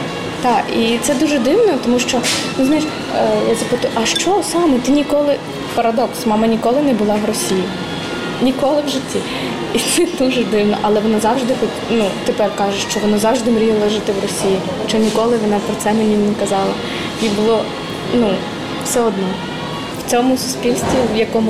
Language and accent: Ukrainian; Crimea, Ukraine; now in Lviv, Ukraine; ну, не тому, що я з Криму, я просто бачила, як це відбувалося